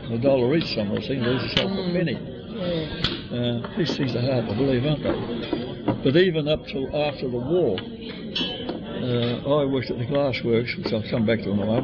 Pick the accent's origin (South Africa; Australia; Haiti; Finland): Australia; Holmesville, New South Wales; born there; I was born in William Street, Holmesville, in 1904, as I said